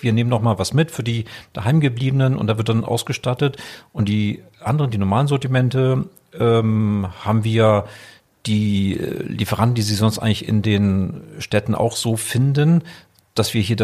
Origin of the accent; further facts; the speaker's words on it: Sylt, Schleswig-Holstein, Germany; also born or lived in Wiesbaden; ich selber geboren in Wiesbaden und dann gehöre ich halt zu der Familie. Das heißt, mein Vater wurde dann von meinem Onkel gefragt, ob er nach Sylt kommen könnte. Da sind wir 1984 nach Sylt gezogen